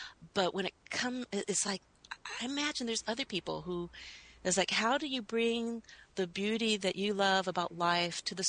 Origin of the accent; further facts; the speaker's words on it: Oregon, United States; I hail from the Oregon coast here in the United States. I'm very much a West Coast energy